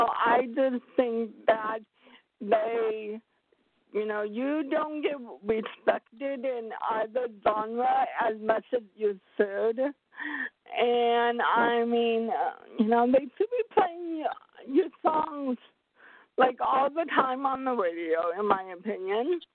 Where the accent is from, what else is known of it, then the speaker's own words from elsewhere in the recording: Seattle, Washington, United States; but my hometown of Seattle, Washington.